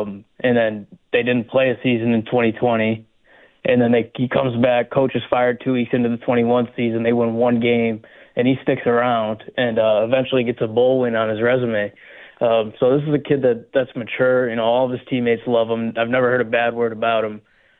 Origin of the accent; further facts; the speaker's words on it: Geneva, New York, United States; No, I did not. I grew up in Geneva, New York.